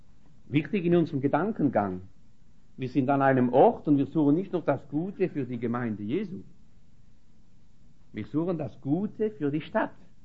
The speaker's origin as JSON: {"language": "German", "country": "France", "said": "Also wir gehören zu einem Volk. Ich bin Franzose und bin sehr froh, dass ich Franzose bin."}